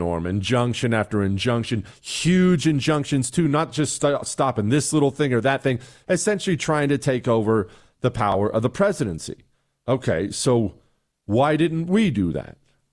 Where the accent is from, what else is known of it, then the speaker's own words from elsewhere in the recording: Bozeman, Montana, United States; In Bozeman, Montana, you know, that's where I grew up. Bozeman, Montana. I graduated high school from Bozeman, Montana. Well, I moved there when I was 10, and I graduated from there.